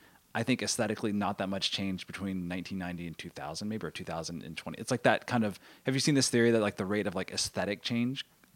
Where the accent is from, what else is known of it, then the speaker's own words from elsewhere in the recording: Merced, California, United States; I grew up in the San Joaquin Valley in Merced.